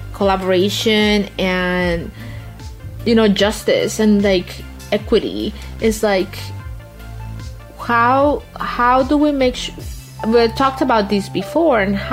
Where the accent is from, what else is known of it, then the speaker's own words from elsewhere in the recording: Guatemala City, Guatemala Department, Guatemala; Or even though I grew up in Guatemala City, I was deeply connected to El Campo de Guatemala.